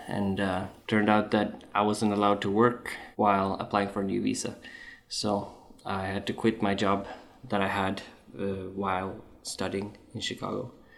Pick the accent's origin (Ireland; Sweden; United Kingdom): Sweden; moved away as an adult; now in Unalakleet, United States; I am from Sweden, Scandinavia, and I lived there until I was 25.